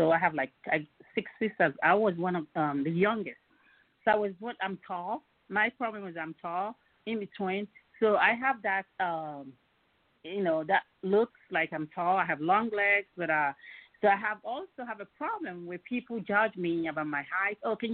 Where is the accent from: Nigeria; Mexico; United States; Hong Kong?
Nigeria; And then I'm from Nigeria.